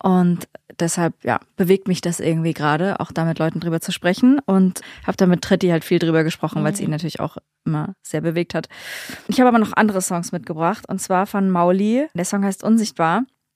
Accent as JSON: {"language": "German", "country": "Germany", "tie": "born there", "said": "ich bin in der DDR geboren, war dann ein Jahr noch und dann kam die Wende."}